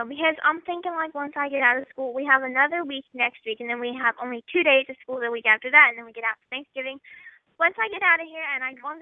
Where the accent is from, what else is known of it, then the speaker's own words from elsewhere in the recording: Cincinnati, Ohio, United States; You guys know I'm from the city. I'm from Cincy. I moved to a really small town where everybody knows everything.